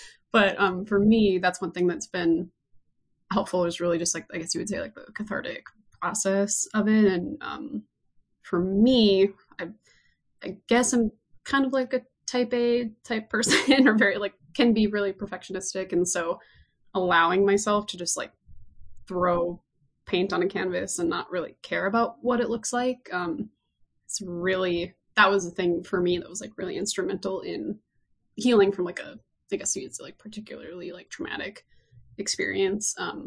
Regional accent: North Dakota, United States; My pronouns are she, her. And yeah, I am from North Dakota.

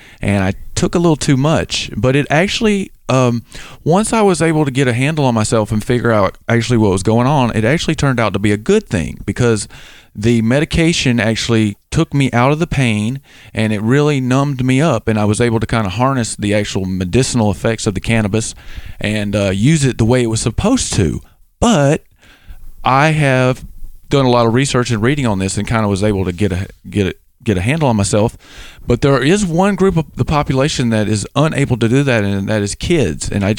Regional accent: Alabama, United States; now in Washington, United States; because where I grew up in Southern Alabama, there was lots of cornfields, but we never had corn mazes.

